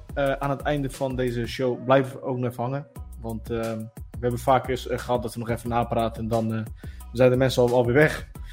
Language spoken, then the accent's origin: Dutch; Portugal; Dus ik ben zelf Portugees uiteraard